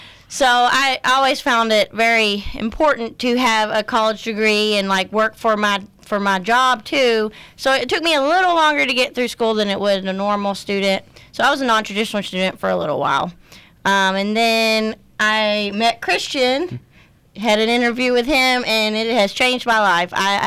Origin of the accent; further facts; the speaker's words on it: Paris, Tennessee, United States; now in Murray, United States; Well, I am from Paris, Tennessee. I've lived in Murray for about 12 years.